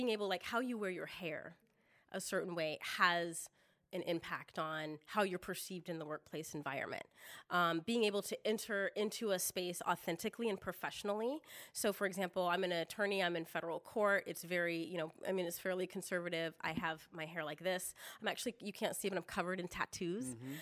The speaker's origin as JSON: {"language": "English", "town": "Fair Oaks", "region": "California", "country": "United States", "tie": "born or raised there", "also_born_or_lived": "Folsom", "said": "So I grew up in Folsom. Well, I grew up in Fair Oaks and moved"}